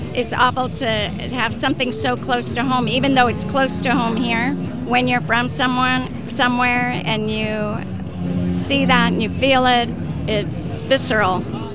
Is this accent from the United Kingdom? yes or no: no; Minnesota, United States; now in Oregon, United States; I'm from Minnesota. I was raised in Minnesota, and I live in Oregon now.